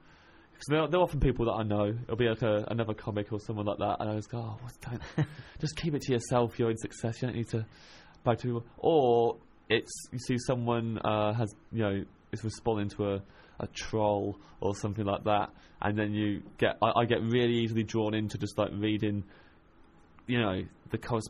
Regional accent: Kettering, East Midlands, United Kingdom; I grew up in Kettering in Northamptonshire.

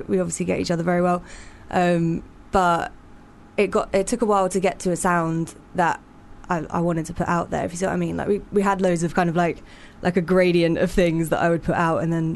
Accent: South West England, United Kingdom; You know, I'm from Somerset, so like that's where my roots are in a way.

